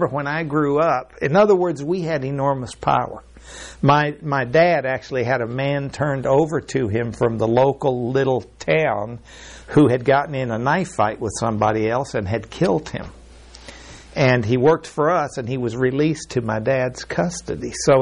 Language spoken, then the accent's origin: English; Mexico; It's really strange that I grew up in Mexico, and it's a century ago in the way things were, on a ranch.